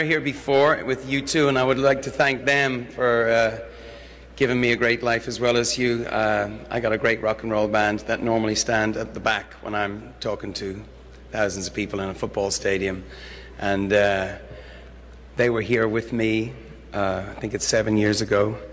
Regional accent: Dublin, Leinster, Ireland; And I grew up in Dublin in the 70s.

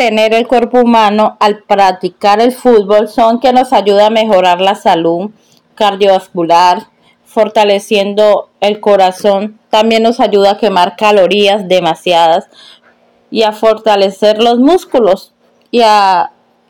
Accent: Colombia; como buena colombiana

